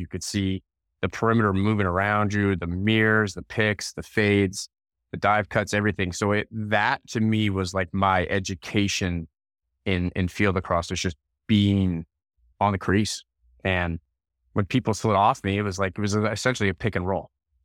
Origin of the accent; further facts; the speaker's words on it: Red Deer, Alberta, Canada; Yeah, I grew up in Red Deer, Alberta, Canada.